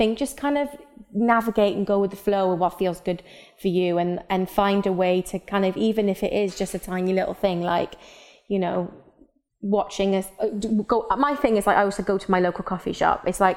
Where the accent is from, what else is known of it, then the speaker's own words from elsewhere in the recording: Wales, United Kingdom; accent: Welsh; my Welsh accent really come through then.